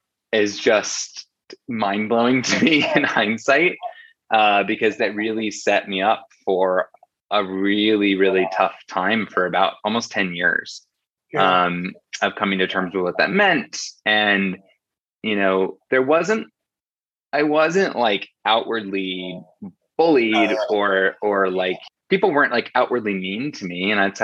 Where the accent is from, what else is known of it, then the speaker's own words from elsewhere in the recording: Indiana, United States; what's the number one thing about growing up in Indiana. And for me, it was all about kindness.